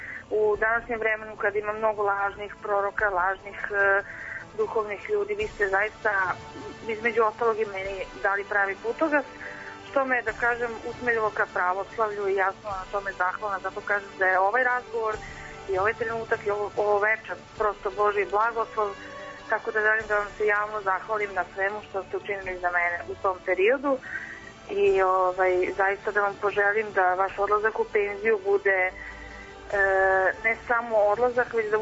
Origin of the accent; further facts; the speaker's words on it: Belgrade, Serbia; tako da ja sam u stvari iz Beograda, to više volim da kažem.